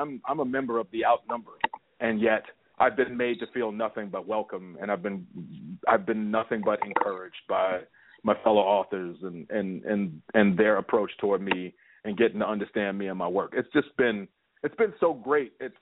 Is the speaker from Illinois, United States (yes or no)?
yes; Chicago, Illinois, United States; I'm recognized as being a Chicagoan, you know, and writing, you know, quintessential Chicago stories more so than anything else.